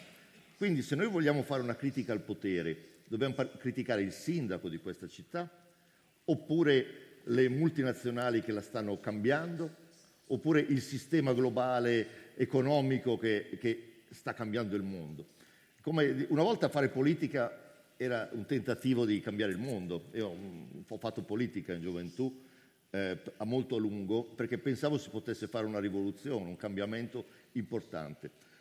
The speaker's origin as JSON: {"language": "Italian", "town": "Cremona", "region": "Lombardy", "country": "Italy", "tie": "born there", "said": "Sono nato a Cremona, vivo spesso a Roma o nelle Marche, ho una famiglia in Russia"}